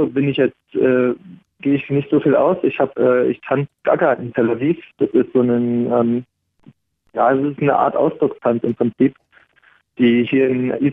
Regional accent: Potsdam, Brandenburg, Germany; ich komme eigentlich aus Potsdam, deswegen ist da der Vergleich irgendwie naheliegend.

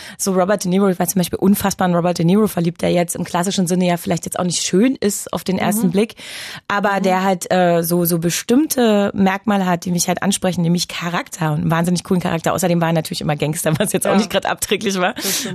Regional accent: Berlin, Germany; Ich komme ja gebürtig aus Berlin. Leider sind wir irgendwann von Pankow nach Hohenschönhausen gezogen, was wirklich eine ganz, ganz schreckliche Sache für mich war. Kleines Ghetto-Kind.

